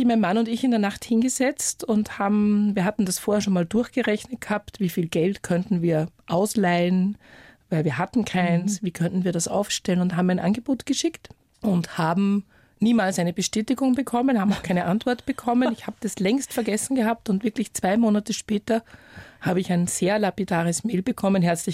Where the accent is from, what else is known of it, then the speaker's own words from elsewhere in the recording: Upper Austria, Austria; also born or lived in Munich; Ja, also ich bin halt in Oberösterreich aufgewachsen, mehr oder weniger am Land.